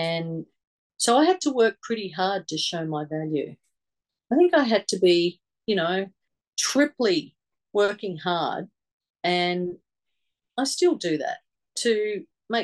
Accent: Queensland, Australia; Well, I grew up in Queensland, but then I moved quite a lot. I moved with Dad when he moved for work. I'm one of 12 children.

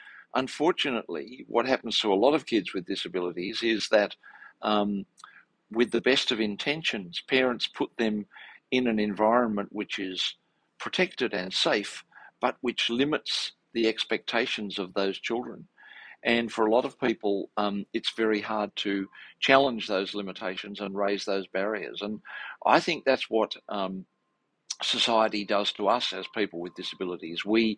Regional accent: Sydney, New South Wales, Australia; the middle child in a family of three in inner Western Sydney, so I grew up in Ashfield.

